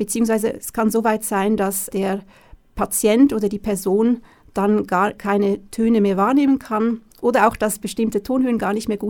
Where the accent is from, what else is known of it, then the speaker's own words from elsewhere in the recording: Zurich, Switzerland; moved away as an adult; also born or lived in Hanover / Cologne; now in Germany; Ich bin ursprünglich aus der Schweiz, komme aus Zürich, habe dort studiert und promoviert, bin aber mittlerweile seit 14 Jahren in Deutschland